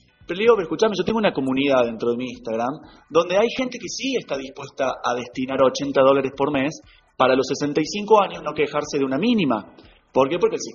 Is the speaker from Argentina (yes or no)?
yes; Argentina; now in Miami, United States; yo soy un convencido que como argentinos somos resilientes